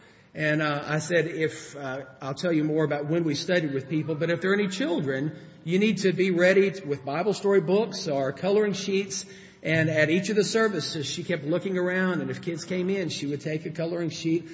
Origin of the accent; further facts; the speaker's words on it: Louisville, Kentucky, United States; So when we were there and they said, "Where are you from?" "We're from Louisville."